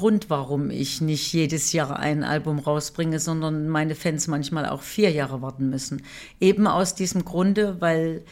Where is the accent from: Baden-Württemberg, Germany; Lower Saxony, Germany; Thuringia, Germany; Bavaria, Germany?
Thuringia, Germany; Weimar; von da an war ich natürlich immer bei meiner Familie und in meiner Heimatstadt Weimar